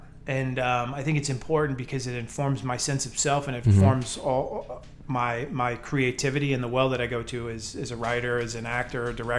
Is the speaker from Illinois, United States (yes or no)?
yes; Chicago, Illinois, United States; I can't dunk like Michael Jordan because I'm from Chicago originally, right?